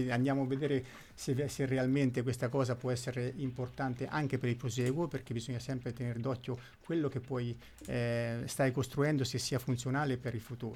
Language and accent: Italian; Marche, Italy; Io sono marchigiano e quindi il cercare di riuscire a riportare dove merita questa piazza mi inorgoglisce